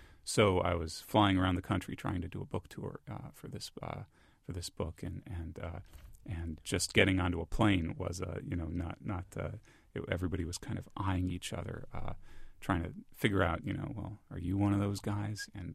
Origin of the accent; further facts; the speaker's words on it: Brooklyn, New York, United States; I grew up in Brooklyn, New York, and my parents still live in an apartment in Brooklyn where I grew up.